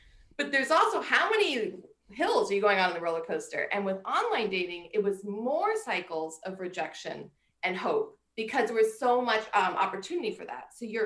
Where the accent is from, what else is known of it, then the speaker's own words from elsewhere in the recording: United States; I'm American. We use the term dating.